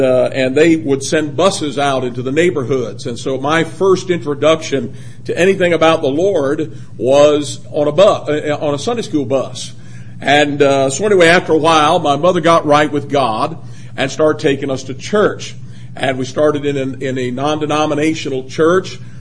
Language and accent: English; Detroit, Michigan, United States; I am from the Detroit area. That's where I was born and raised.